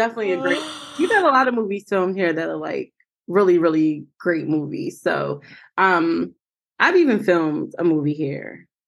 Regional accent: Baltimore, Maryland, United States; I am in Baltimore. I'm born and raised, planning on leaving soon.

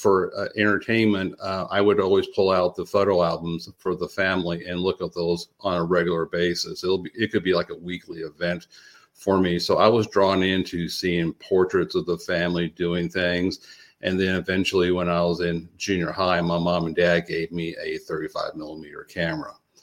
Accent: Midwest, United States; I'm originally from the Midwest, where I used to grow tea roses.

